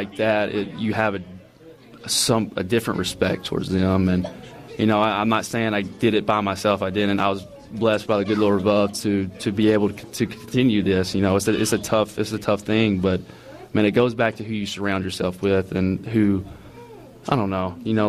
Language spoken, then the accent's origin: English; Alabama, United States; Hey, look, I'm from Alabama. I know all these things, man.